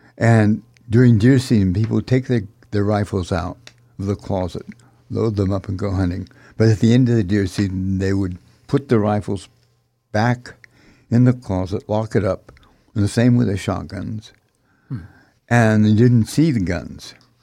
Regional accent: Sierra Nevada, United States; When I was a young person, I grew up in the United States in the Sierra Nevada mountains.

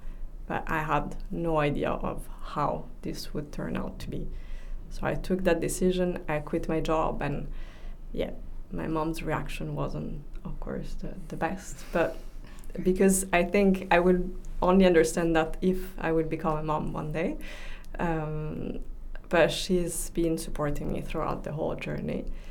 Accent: Italy; moved away as an adult; now in Amsterdam, Netherlands; And I grew up in Italy, but my father is half from Syria. And I went to a French school my whole life, and then moved to Amsterdam when I was 22.

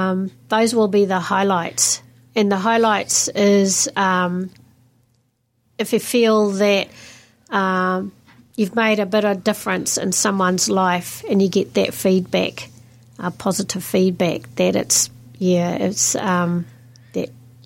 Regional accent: Auckland, New Zealand; I was born in Auckland in a multicultural community, born and raised in inner city Auckland. And in that, during that time, the community was Māori, Pacifica, and Asian, quite a diverse community.

